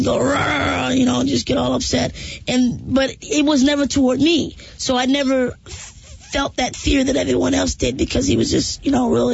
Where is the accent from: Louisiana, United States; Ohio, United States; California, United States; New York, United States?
New York, United States; Brooklyn